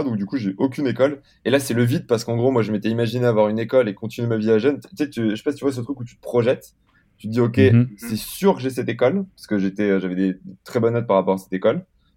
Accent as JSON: {"language": "French", "country": "Italy", "said": "un mec me se fout de ma gueule parce que je suis italien"}